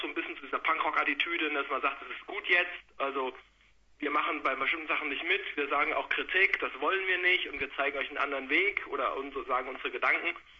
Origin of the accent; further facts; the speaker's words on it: Hesse, Germany; Also wir kommen ja aus Hessen